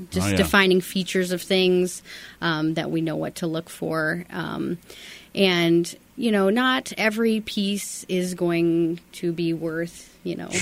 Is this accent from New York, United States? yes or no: no; Des Moines, Iowa, United States; You know, I grew up in Sherman Hill. I'm a Des Moines girl. I went to Roosevelt and Iowa State.